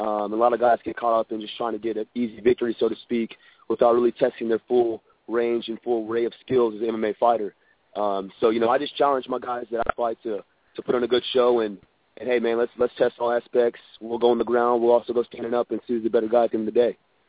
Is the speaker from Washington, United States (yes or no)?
no; Dallas, Texas, United States; I'm from the Dallas, Texas area, but I look at Oklahoma as a second home.